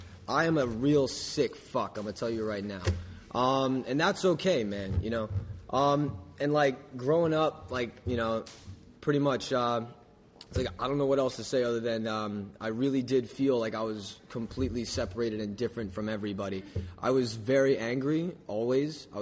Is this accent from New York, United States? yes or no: yes; New York City, New York, United States; born there; I mean, I was born in New York City, and I will rep that until the day that I die.